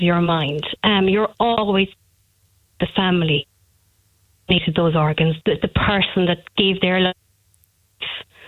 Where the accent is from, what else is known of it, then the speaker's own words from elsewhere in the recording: Ballinskelligs, Munster, Ireland; now in Caherciveen, Ireland; There was a mad race from here, from Carstaveen, and I was originally from Ballinskellig, up to Dublin to get there in time.